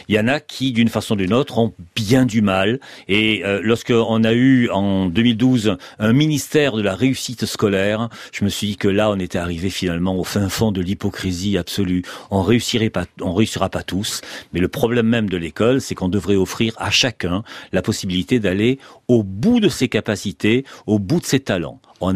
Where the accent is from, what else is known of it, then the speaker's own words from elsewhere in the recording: Corsica, France; parce que je suis corse et que je connais très très bien.